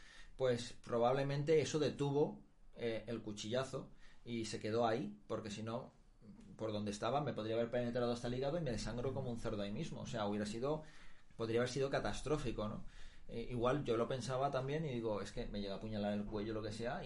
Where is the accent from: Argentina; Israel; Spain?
Spain; Mataró, Catalonia; También es catalán como yo, ¿vale? Bueno, él es de Barcelona, yo soy de Mataró, pero está al lado.